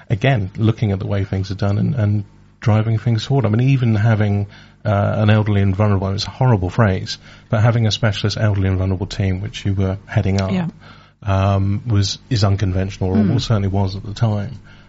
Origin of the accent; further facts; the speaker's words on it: London, United Kingdom; now in Suffolk, United Kingdom; I was so from London I chased a girl to Suffolk of all places.